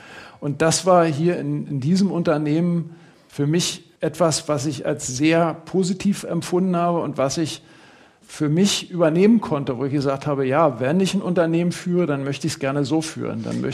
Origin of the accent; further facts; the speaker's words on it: East Germany, Germany; Ich hätte mir eine andere DDR vorgestellt, weil das eben meine Heimat und mein Heimatland war.